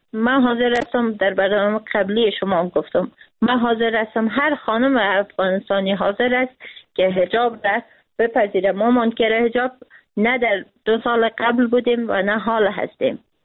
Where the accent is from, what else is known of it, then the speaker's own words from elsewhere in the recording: Afghanistan; خود من به عنوان یک فعال مدنی، به عنوان یک افغان